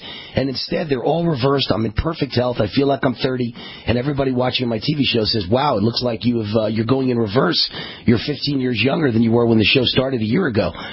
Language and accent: English; New York, United States; now in Las Vegas, United States; I was born and raised in New York, and from the time I was like 6 years old, I was reading the Post.